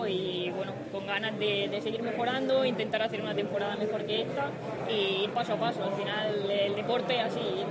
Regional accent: Region of Murcia, Spain; Pues soy una deportista muy orgullosa de ser de Murcia y la verdad que siempre que vienen cosas y este tipo de eventos aquí pues intento estar

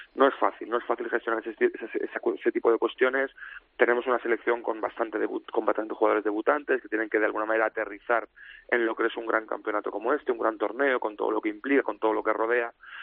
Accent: Spain; no lo entiendes como español y como persona que ha jugado al fútbol sala

